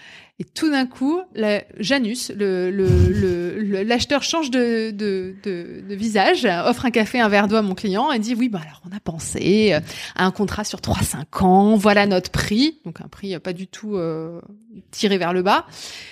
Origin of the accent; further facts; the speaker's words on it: Corsica, France; vais avoir 40 ans cette année. J'ai grandi en Corse, j'ai rallié le continent, comme on dit, pour faire des études de commerce et de sciences politiques.